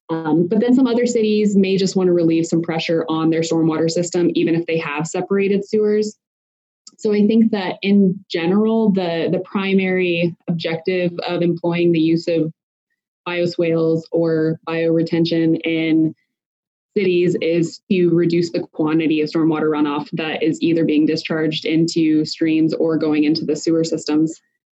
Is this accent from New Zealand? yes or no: no; Midwest, United States; And so I'm coming from the Midwest, and then I've done a lot of my research on the East Coast.